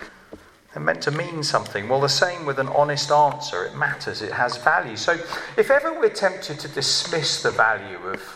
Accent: United Kingdom; We are British, or most of us are British. Apologies if you are an American. We love Americans. Some of our best friends are Americans, but here in this country we speak quite a bit less.

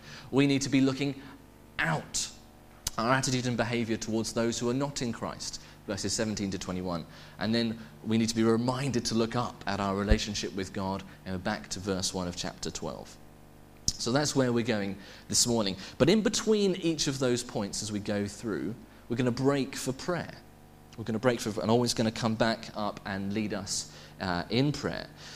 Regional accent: Worthing, South East England, United Kingdom; I grew up in Worthing, on the seafront next to Brighton.

